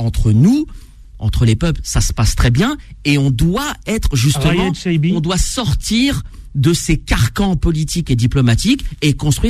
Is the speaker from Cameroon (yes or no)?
no; France; born there; je suis investi entre mon pays de naissance, la France, et mon pays d'origine, la Tunisie